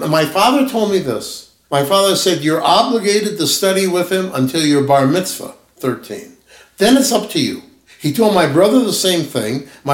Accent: Ames, Iowa, United States; Now, when I grew up in Ames, Iowa, all of this is key to answering your question. When I went through school until I got into high school, I was the only Jew.

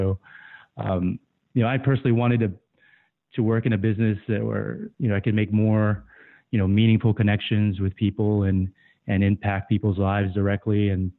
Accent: Guam; I was born and raised in Guam.

